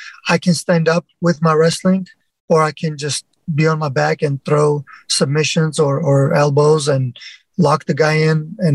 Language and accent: English; Armenia; now in Kent, United States; I actually moved to the United States 14 years ago straight from Armenia.